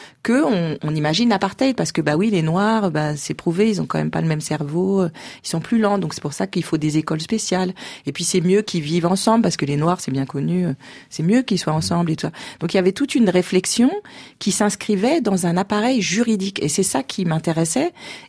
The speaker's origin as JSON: {"language": "French", "country": "France", "said": "Ma chance, c'est que je suis française et que j'ai pas grandi en Alabama dans les années 50 ou même avant."}